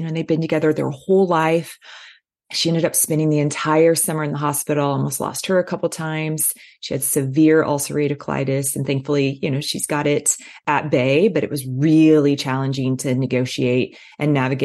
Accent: Midwest, United States; I'm from the Midwest. We didn't know what those words were

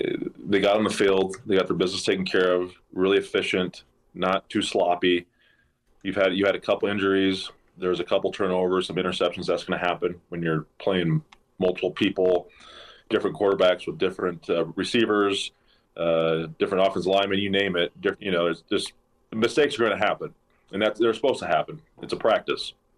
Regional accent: Elkhorn, Nebraska, United States; the events of Friday and hitting my hometown up in Elkhorn, that was obviously a little sobering.

